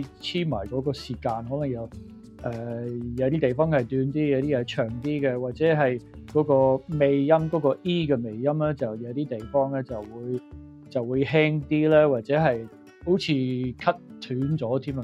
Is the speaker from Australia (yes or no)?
yes; Queensland, Australia; also born or lived in Blue Mountains; 我哋喺昆士兰长大咧，咁啊1980年咧，我哋就落咗去南山啊 ，Blue Mountains。